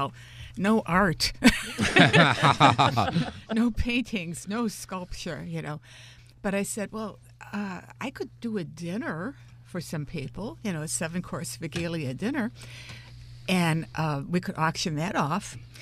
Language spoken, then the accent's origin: English; Chicago, Illinois, United States; Thank you. I'm a Chicagoan.